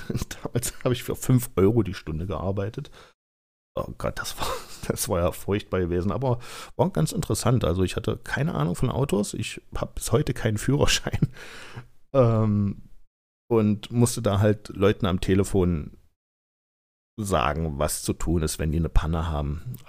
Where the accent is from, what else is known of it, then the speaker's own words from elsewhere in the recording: Halle, Saxony-Anhalt, Germany; Ich bin in Halle an der Saale geboren und aufgewachsen, habe hier den größten Teil meines Lebens gewohnt und wohne auch immer noch hier.